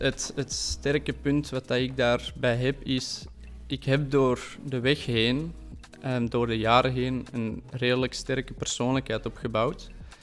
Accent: Antwerp, Belgium; Ik ben afkomstig uit Antwerpen zelf. Ik ben momenteel 23 jaar. Ik studeer marketing mijn laatste jaar op de Karel de Grote Hogeschool in Antwerpen.

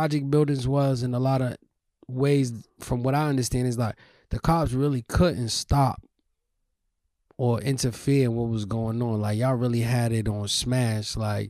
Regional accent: Boston, Massachusetts, United States; born there; Like, I was born in 1983 in Boston.

